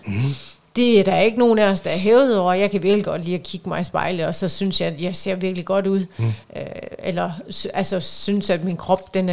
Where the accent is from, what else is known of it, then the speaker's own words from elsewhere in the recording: North Denmark Region, Denmark; så jeg er jo fra Nordjylland og vokset op de første 11 år af mit liv på landet, kan man vist godt kalde det, i en lille by mellem Frederikshavn og Skagen